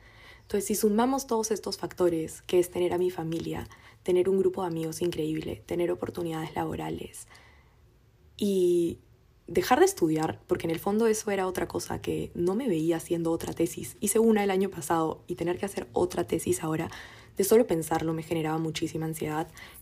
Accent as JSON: {"language": "Spanish", "region": "Lima", "country": "Peru", "moved": "yes", "said": "una de las razones por las que yo me fui de Lima es porque sentía que no encajaba en ningún lugar"}